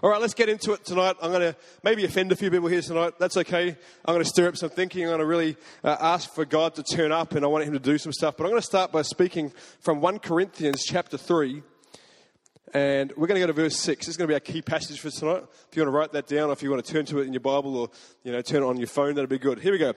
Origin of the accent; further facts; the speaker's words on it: Sydney, New South Wales, Australia; I grew up in Sydney, so I wasn't anywhere really near a farm